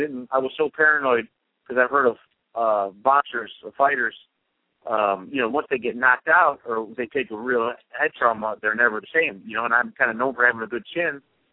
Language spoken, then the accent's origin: English; Cleveland, Ohio, United States; So I says, I was born in Cleveland. I'm from Cleveland.